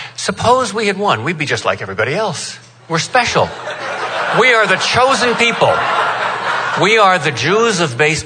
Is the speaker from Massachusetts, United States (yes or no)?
yes; Boston, Massachusetts, United States; However, I am here because I am from Boston.